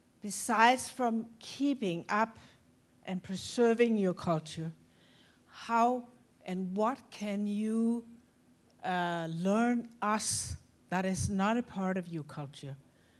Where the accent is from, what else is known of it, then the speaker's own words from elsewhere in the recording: Denmark; I am not from here. I'm visiting here from Denmark.